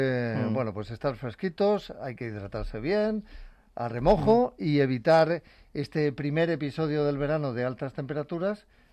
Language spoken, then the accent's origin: Spanish; Region of Murcia, Spain; now in Madrid, Spain; La peor parte se la van a llevar los de mi tierra, los de Murcia